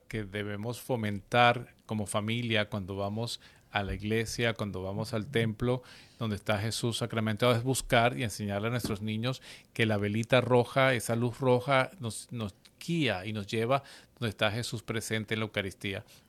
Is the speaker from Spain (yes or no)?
no; Venezuela; En Venezuela hace poco, pues de donde soy, se celebró otro año más